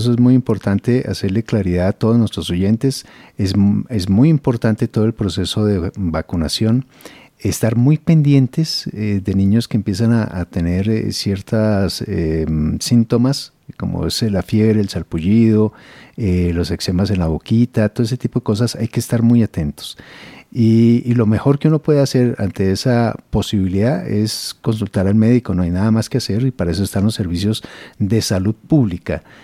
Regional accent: Colombia; protegernos como familia, como colombianos

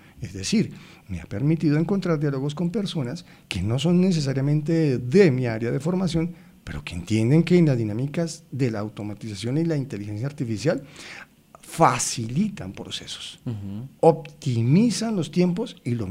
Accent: Valle del Cauca, Colombia; yo soy un ser colombiano, un ser de Ajiaco, un ser costeño, un ser valluno, un ser que me permea tener una cultura

